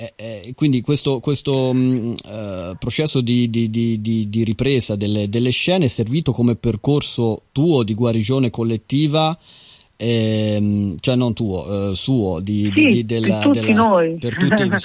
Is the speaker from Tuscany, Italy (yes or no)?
yes; Florence, Tuscany, Italy; noi siamo di Firenze